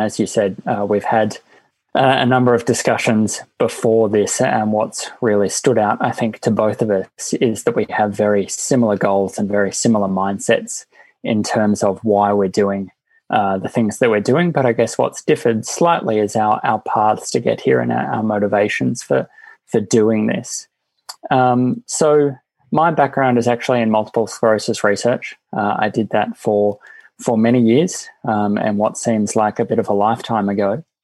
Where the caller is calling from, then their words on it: Australia; say that I was calling in from Australia, but I think the accent does give that away slightly.